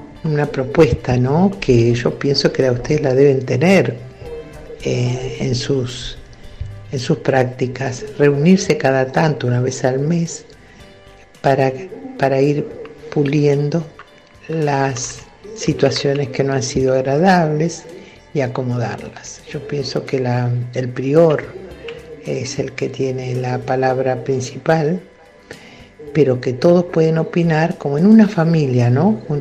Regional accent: Azul, Buenos Aires Province, Argentina; soy de acá de Azul.

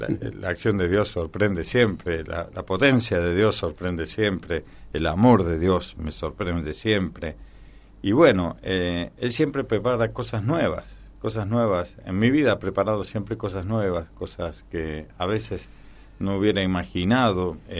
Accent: Córdoba, Argentina; Yo estudié en el seminario de Córdoba, yo crecí en Córdoba.

